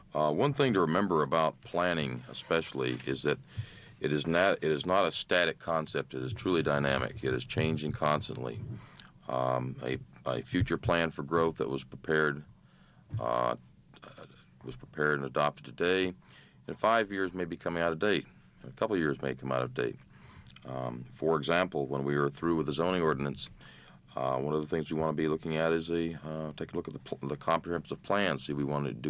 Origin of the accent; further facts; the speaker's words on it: Tennessee, United States; also born or lived in Northern California; now in Fairbanks, United States; I'm originally from Tennessee. Uh-huh. Just prior to moving to Fairbanks, I was located in Northern California, where I was the planning direct